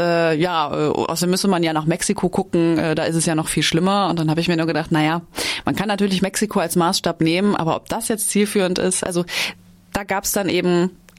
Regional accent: Rhineland, Germany; Also ich bin im Rheinland aufgewachsen

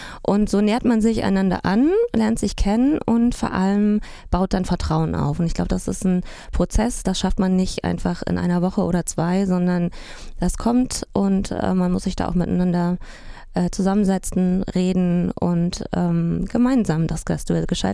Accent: Halle, Saxony-Anhalt, Germany; na, das waren ja meine Wurzeln, ich komme aus Halle-Saale

